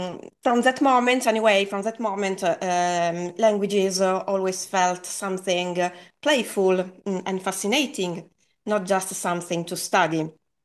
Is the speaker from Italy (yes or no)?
yes; Italy; English is a second language; Nice to meet you, by the way.